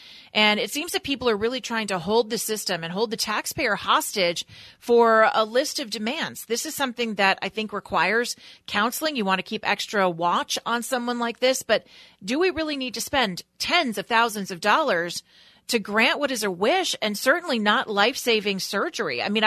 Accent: California, United States; when I saw you were calling in from my home state of California

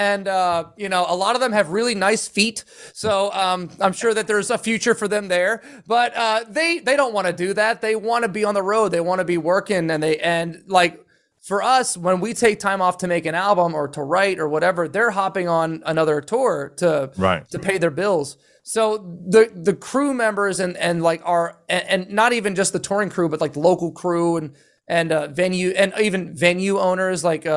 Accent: Pennsylvania, United States; Yeah, they were like the local heroes growing up in Pennsylvania.

